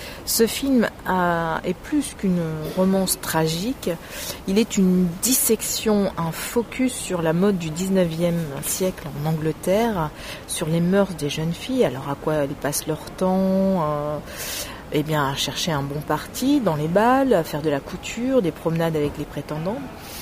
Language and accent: French; France; Je suis désolée, hein, je suis française